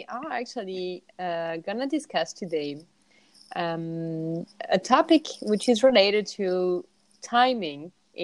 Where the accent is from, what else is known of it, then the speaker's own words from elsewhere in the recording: Canada; from Canada.